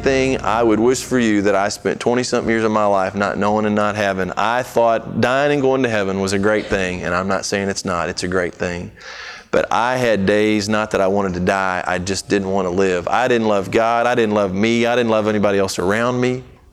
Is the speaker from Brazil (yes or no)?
yes; Brazil; I grew up in Brazil.